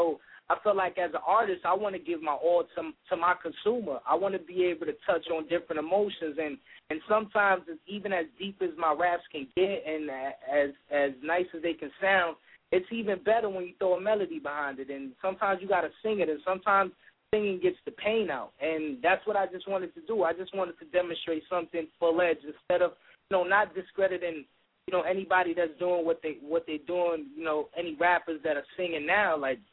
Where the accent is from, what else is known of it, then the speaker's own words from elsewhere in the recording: New York City, New York, United States; regardless of where I'm from East New York, Brooklyn, and you know, it's not the greatest of times over there.